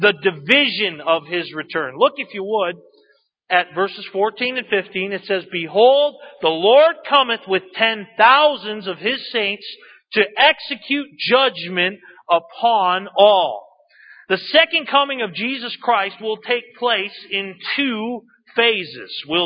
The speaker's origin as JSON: {"language": "English", "region": "New England", "country": "United States", "said": "I come from Catholic country. I come from New England. It's Catholic country."}